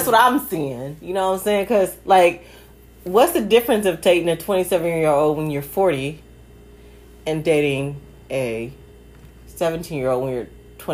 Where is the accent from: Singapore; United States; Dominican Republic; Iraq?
Singapore; I'm Singaporean, right. Nigga. The fuck, you ain't listening to me? I'm from Singapore, bitch!